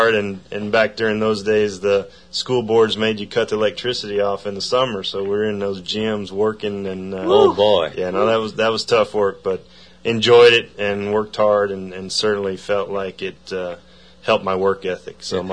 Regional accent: Frierson, Louisiana, United States; But no, I'm from a small cattle town, actually, in northern Louisiana called Frierson. Population about 800.

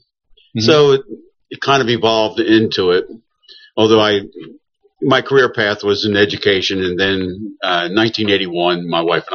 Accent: Lancaster, Pennsylvania, United States; born there; also born or lived in Mid-Atlantic; now in Kentucky, United States; I was born in Pennsylvania, Lancaster, Pennsylvania.

